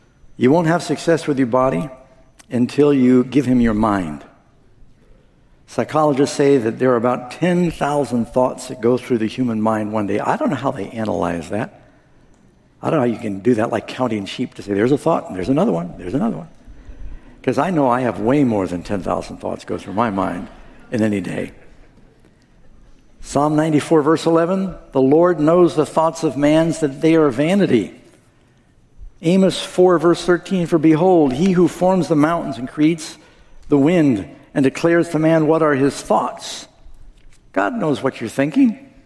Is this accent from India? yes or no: no; New York City, New York, United States; I'm from New York City. There's a lot of con artists out there.